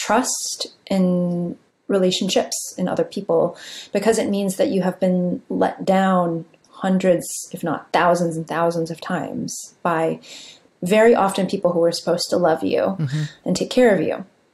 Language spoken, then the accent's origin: English; San Jose, California, United States; I grew up in San Jose, California, in a immigrant community. My family was comfortably middle class.